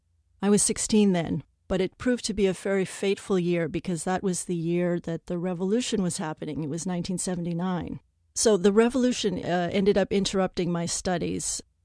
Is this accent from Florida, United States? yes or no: no; San Francisco, California, United States; also born or lived in Iran; I was born in Iran, but my parents separated when I was about 2.5 years old, and I grew up in San Francisco with my mother.